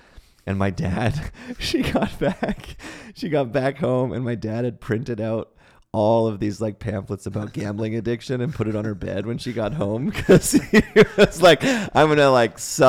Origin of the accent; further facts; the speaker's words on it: Ontario, Canada; So I'll tell you, well, I grew up in Ontario